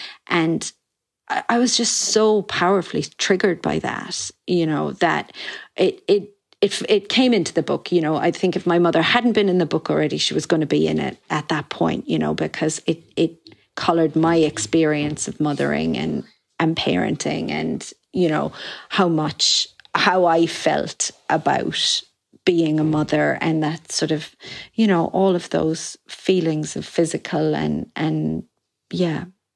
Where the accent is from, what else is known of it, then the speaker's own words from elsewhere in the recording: Ireland; I grew up in the Ireland of the 90s.